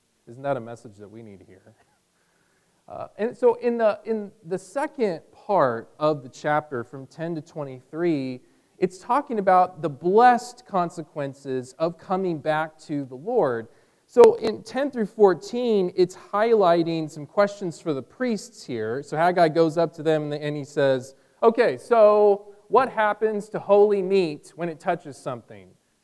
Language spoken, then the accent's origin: English; California, United States; I come from originally from California and San Francisco Bay Area, and my family knows about earthquakes.